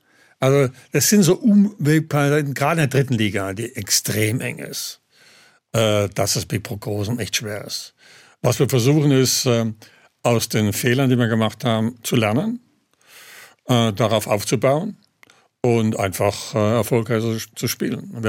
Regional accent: Mannheim, Baden-Württemberg, Germany; born or raised there

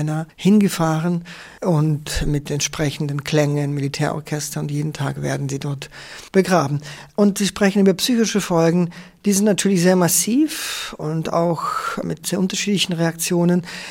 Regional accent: Lviv, Lviv Oblast, Ukraine; es gibt in meiner Heimatstadt einen ganz großen, bekannten alten Friedhof, so eine Art Père Lachaise, ein Lemberger Père Lachaise

